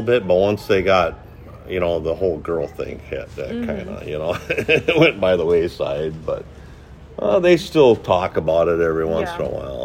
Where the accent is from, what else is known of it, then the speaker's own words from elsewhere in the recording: Marshfield, Wisconsin, United States; grew up in the central part of the state, down by Marshfield, Wisconsin Rapids area. And I started trapping with my dad.